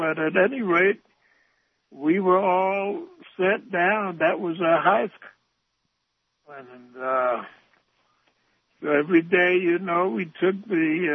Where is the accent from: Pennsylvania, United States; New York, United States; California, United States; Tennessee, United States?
New York, United States; Harlem; As a matter of fact, when I grew up in Harlem, we used to go up and down Harlem